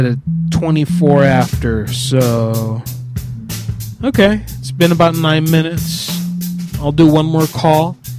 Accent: Atlanta, Georgia, United States; My wife is black. I'm from Atlanta.

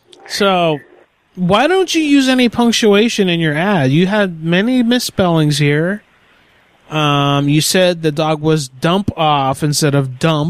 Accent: Oregon, United States; now in Tennessee, United States; No, I'm in Tennessee. I'm from Oregon, but I'm in Tennessee.

